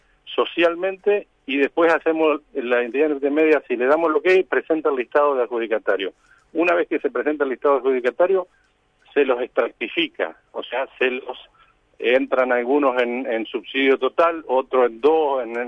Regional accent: Villaguay, Entre Ríos, Argentina; esa persona va a un alquiler hoy en una ciudad, yo soy de Villaguay.

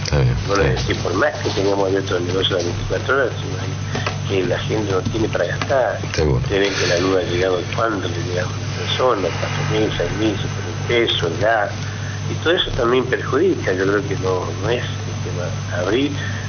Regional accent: Buenos Aires, Argentina; también yo vengo de Buenos Aires y uno también ve la situación de toda la provincia

